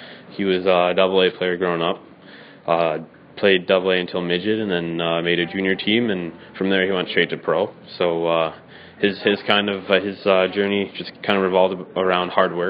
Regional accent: Toronto, Ontario, Canada; born there; also born or lived in Mississippi, United States / Flint, United States / Oklahoma, United States / Orlando, United States; We moved from, I was born in Toronto, moved to Mississippi, moved to Flint, Oklahoma, Orlando, Jacksonville, then back to Orlando. So, and then we ended up moving back to Toronto for my hockey.

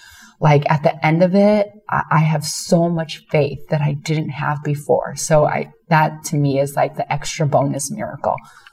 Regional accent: Chicago, Illinois, United States; I'm from Chicago.

